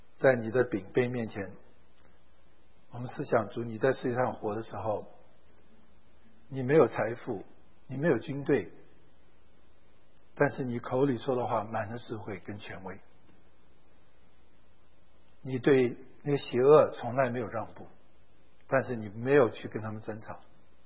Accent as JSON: {"language": "Chinese", "country": "China", "said": "这跟我们中国人教儿子的方法完全反过来，我们不能接受失败，我们用打用骂。"}